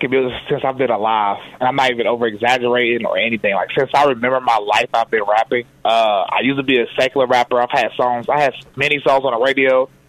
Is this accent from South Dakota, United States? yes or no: no; High Point, North Carolina, United States; Well, where I'm from, man, I'm from the black community, man. I'm from High Point, North Carolina.